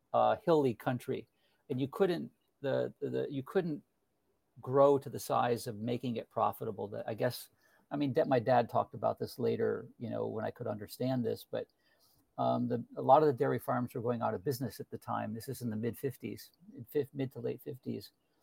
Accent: Greenfield, Massachusetts, United States; So I grew up in Greenfield, Massachusetts, went to public schools in Greenfield, Massachusetts, eventually went on to UMass Amherst, which is half hour south of where I grew up.

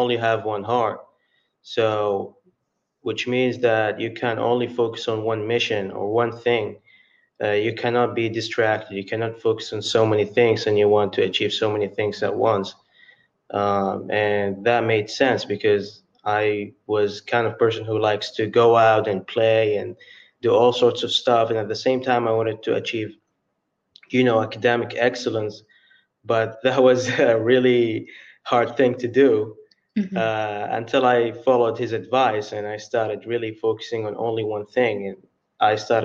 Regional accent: Saudi Arabia; English is a second language; now in Delaware, United States; I'm from the Kingdom of Saudi Arabia. I came to Deltek to study electronics engineering technology, and to particularly Delaware

